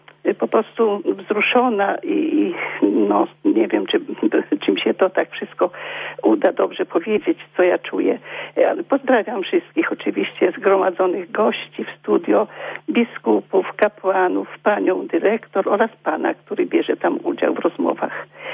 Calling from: Lublin, Lublin Voivodeship, Poland; ja jestem z Lublina.

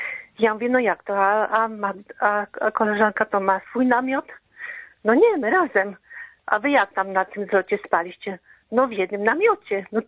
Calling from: Subcarpathian Voivodeship, Poland; z Podkarpacia.

